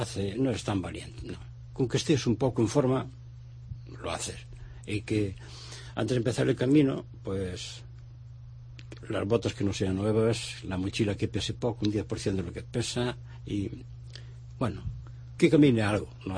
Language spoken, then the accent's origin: Spanish; Ourense, Galicia, Spain; que tenemos la suerte los que somos de aquí de Orense